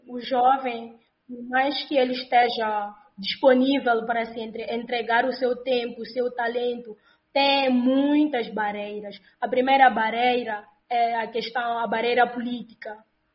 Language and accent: Portuguese; Mozambique; para a minha casa, para a minha terra, Moçambique